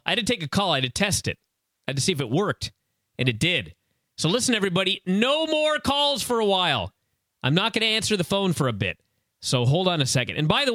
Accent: Ireland; I am from Ireland, and I'm currently on a 7-month acting tour of France and Belgium.

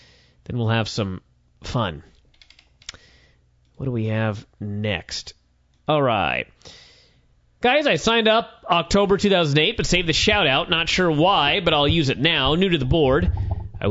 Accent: Cork, Munster, Ireland; I'm from Cork, Ireland. Not the city, because that sucks, but the North County.

